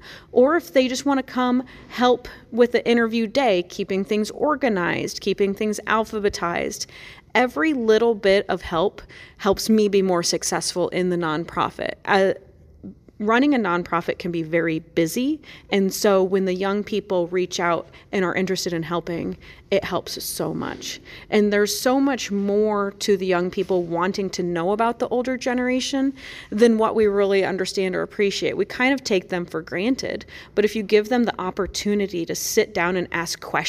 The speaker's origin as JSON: {"language": "English", "town": "Boone", "region": "Iowa", "country": "United States", "said": "I'm from Boone, Iowa, which is a huge National Guard community. I grew up in a military family."}